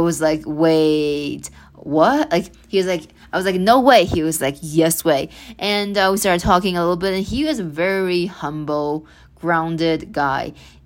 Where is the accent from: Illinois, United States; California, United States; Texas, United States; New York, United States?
New York, United States; Southampton; the oldest department store in America is actually in my hometown, Southampton.